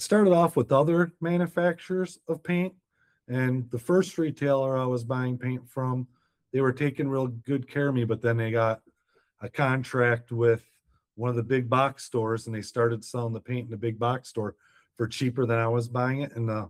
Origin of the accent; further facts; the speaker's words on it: Detroit, Michigan, United States; I'm from Detroit, so we're kind of like that Henry Ford, you can have in any color as long as it's black type mentality.